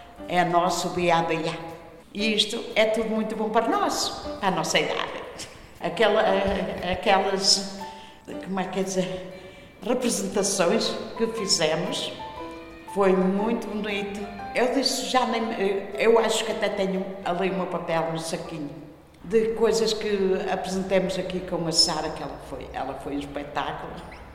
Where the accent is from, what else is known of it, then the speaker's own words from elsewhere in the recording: Guardizela, Norte, Portugal; Nasci no ano 1946, tenho 75 anos, eu sou de Guardizela